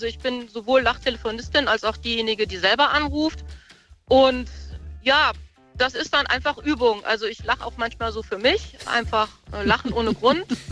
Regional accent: Rhineland, Germany; Außerdem bin ich Rheinländerin.

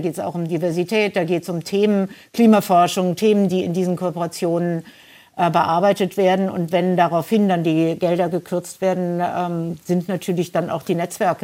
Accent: United States; now in Germany; Ich hatte schon Schwierigkeiten bei der ersten Wahl von Trump, das noch als meine Heimat zu bezeichnen, beziehungsweise fühlte mich plötzlich heimatlos.

